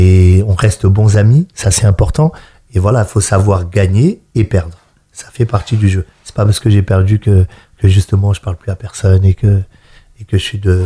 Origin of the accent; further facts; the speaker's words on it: Mantes-la-Jolie, Île-de-France, France; quand on est né et qu'on a grandi à Mantes-la-Jolie, on est mine de rien mis dans une case.